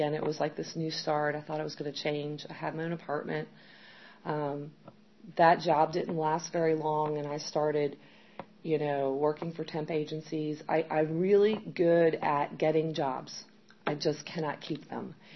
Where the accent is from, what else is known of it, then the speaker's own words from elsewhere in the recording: Chesapeake, Virginia, United States; I grew up in Chesapeake, in what's now called the Hickory part of Chesapeake. It's like Great Bridge area. So it's about 8 miles from the border of North Carolina.